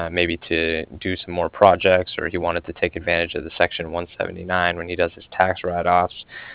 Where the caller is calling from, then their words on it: Cardiff, Wales, United Kingdom; I was calling from Cardiff